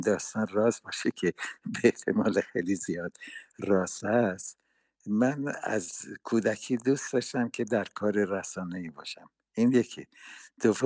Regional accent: Tehran, Tehran Province, Iran; من در شهر تهران، در سرچال تهران، در محله یهودیان متولد شدم

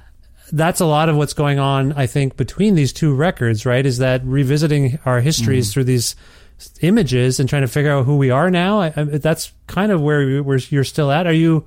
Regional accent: Ontario, Canada; He's from not too far from where I grew up in Ontario.

